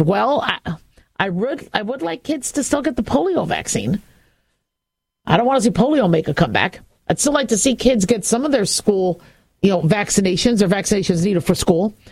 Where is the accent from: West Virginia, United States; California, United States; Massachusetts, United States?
California, United States; born there; moved away; Look, I'm a Californian. I was born there. As far as I'm concerned, I'm Californian. But, you know, there's a resilience. But, you know, I don't live there anymore.